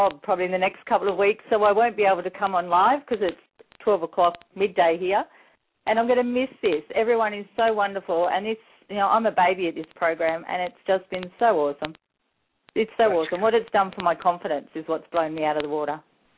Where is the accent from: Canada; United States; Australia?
Australia; New South Wales; I'm from Australia, just outside of Sydney